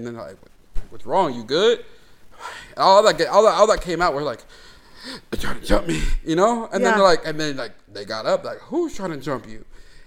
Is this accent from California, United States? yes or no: yes; San Diego, California, United States; Because like, I grew up in City Heights. I grew up, you know.